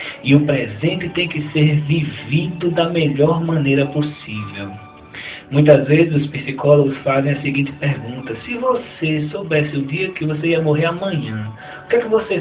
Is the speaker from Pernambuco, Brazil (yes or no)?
yes; Recife, Pernambuco, Brazil; eu não sou de Palmares, eu sou de Recife, vivi lá toda a minha vida, minha esposa também